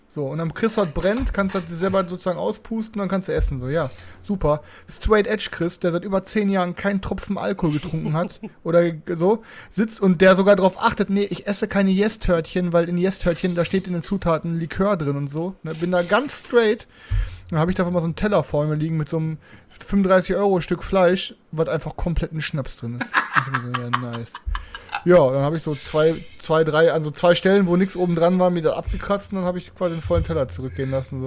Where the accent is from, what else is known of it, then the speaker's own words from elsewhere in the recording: Bochum, North Rhine-Westphalia, Germany; Ich wohne leider in Bochum.